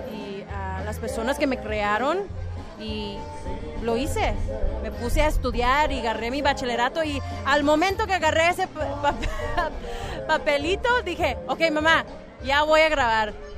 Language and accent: Spanish; Brownsville, Texas, United States; Pero sí, soy de Brownsville, Texas, ahí en el sur de Texas.